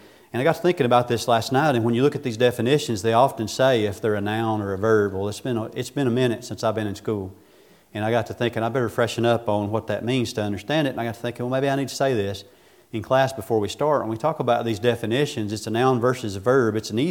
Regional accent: Buck Mountain, United States; I was from Buck Mountain, so it only worked so far. You know, so you can't listen to me and see that, hear the country in me

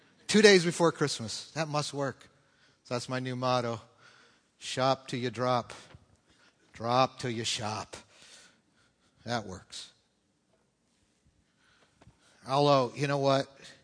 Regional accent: Winnipeg, Manitoba, Canada; I grew up in Winnipeg, up in there in the Canadian prairies.

